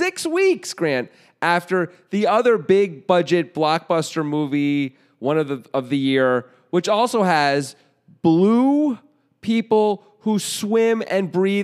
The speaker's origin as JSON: {"language": "English", "region": "East Coast", "country": "United States", "tie": "born or raised there", "said": "because like I grew up on the East Coast, and everyone called it the Crawlstroke"}